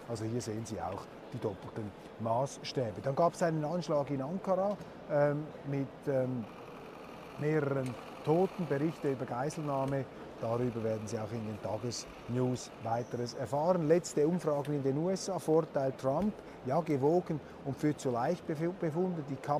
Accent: Switzerland; als Schweizer möchte ich vielleicht eher betonen, wie die dann herausfinden, weil wir Schweizer haben ja das Privileg, wir sind klein und neutral

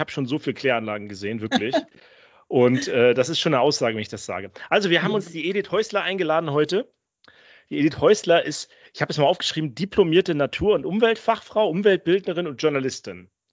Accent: Germany; also bei uns in Deutschland ist das so, ne?

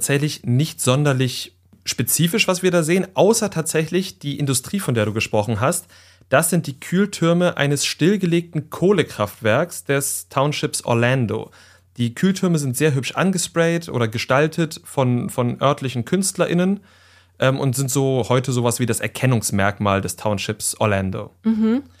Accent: Thuringia, Germany; Ich bin ja in Thüringen aufgewachsen

